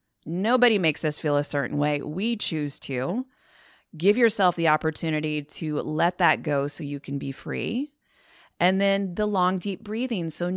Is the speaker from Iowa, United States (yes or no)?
yes; Iowa, United States; now in California, United States; I kind of took for granted these wide open spaces growing up in Iowa.